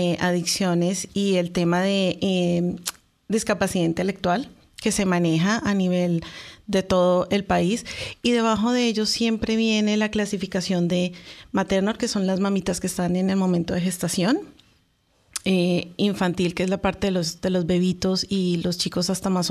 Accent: Colombia; yo soy colombiana, vea, colombianísima. O sea, yo de verdad soy muy orgullosa de ser colombiana, de ser latina

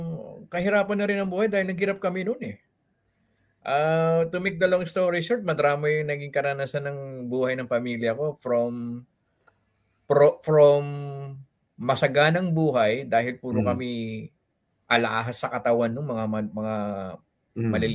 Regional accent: Quezon City, Metro Manila, Philippines; also born or lived in Tacloban; Lumaki ako actually sa Quezon City sa Project 7.

